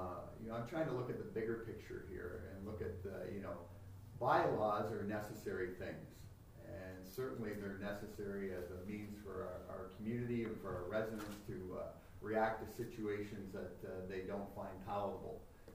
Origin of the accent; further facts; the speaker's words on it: Windsor, Ontario, Canada; growing up in Windsor, Essex